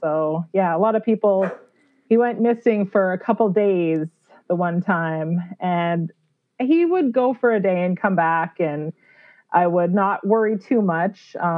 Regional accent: Alberta, Canada; I am an author from Alberta, Canada.

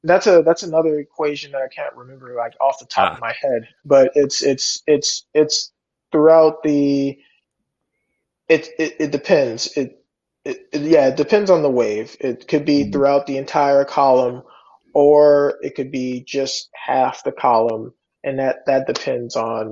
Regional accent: New Orleans, Louisiana, United States; I'm originally born and raised in New Orleans. So by the time I was around that 12, 13 age, we had a little known storm called Hurricane Katrina.

